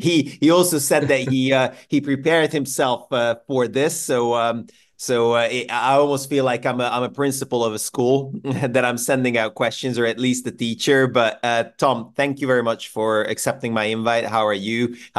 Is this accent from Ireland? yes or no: no; Budapest, Hungary; because I'm Hungarian, so I'm from Budapest originally.